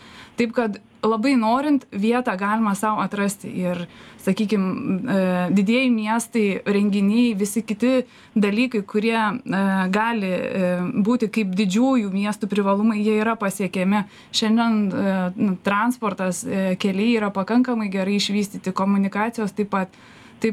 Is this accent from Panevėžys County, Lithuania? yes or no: yes; Panevėžys, Panevėžys County, Lithuania; now in Biržai, Lithuania; aš esu panevėžietė ir aš emigravau į Biržų rajoną ir ten jau gyvenam nuo 2012 metų.